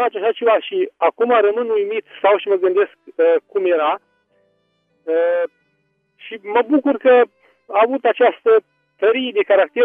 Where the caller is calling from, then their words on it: Suceava County, Romania; de la Melișou, Suceava.